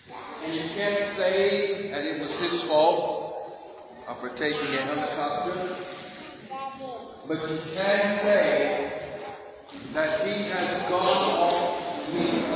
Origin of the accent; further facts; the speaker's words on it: California, United States; moved away as an adult; now in Nigeria; I am from America. I'm from California. I've been in Nigeria for about 18, 19 months, and I'm here to bring the gospel.